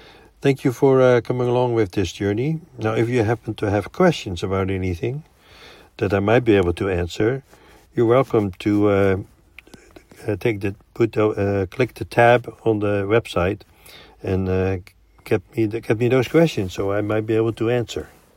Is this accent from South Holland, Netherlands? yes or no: yes; Naaldwijk, South Holland, Netherlands; Naaldwijk being my hometown where I was born.